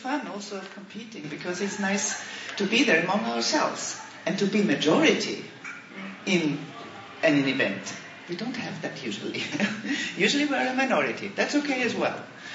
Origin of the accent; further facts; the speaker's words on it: Vienna, Austria; now in Brussels, Belgium; I'm from Vienna, from Austria, sorry, I should have said that before